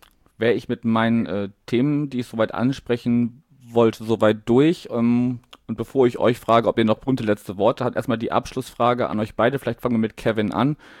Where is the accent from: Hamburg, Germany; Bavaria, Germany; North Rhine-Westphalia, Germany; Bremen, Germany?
North Rhine-Westphalia, Germany; Wuppertal; Ja, also ich komme ursprünglich auch aus Wuppertal, also gar nicht so weit weg von Duisburg